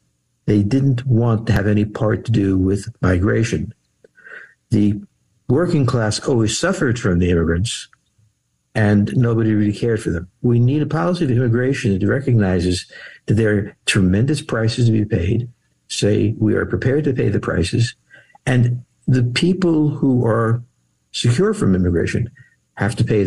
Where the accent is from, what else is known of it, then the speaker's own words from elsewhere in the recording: New York, United States; Violence, where I grew up in the Bronx, was well known.